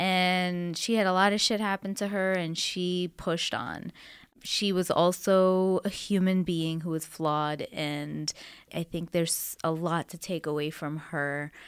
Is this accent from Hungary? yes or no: no; Canada; now in United States; I'm from Canada